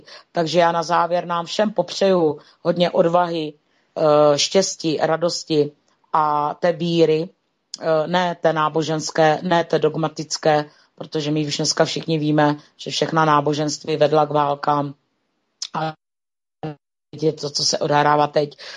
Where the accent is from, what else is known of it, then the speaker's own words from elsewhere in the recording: Moravia, Czechia; tož na zdraví, jak se říká u nás na Moravě.